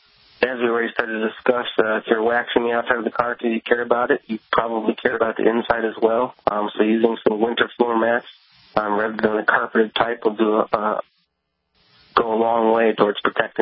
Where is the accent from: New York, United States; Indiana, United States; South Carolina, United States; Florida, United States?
New York, United States; Buffalo; when I grew up living in Buffalo, for all my vehicles, I would always put a fresh coat of wax on it before winter season.